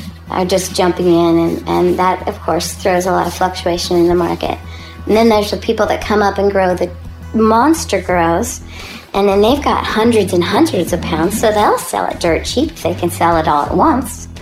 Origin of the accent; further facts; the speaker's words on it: Garberville, California, United States; I've lived here all my life. I was born in Garberville Hospital here in town.